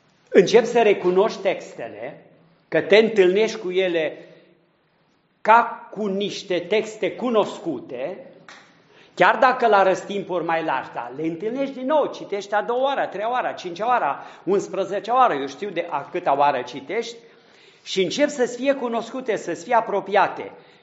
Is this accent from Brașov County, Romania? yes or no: yes; Brașov County, Romania; born there; către satul meu natal, către parohia de unde m-am născut, undeva un sat minuscul din țara Făgărașului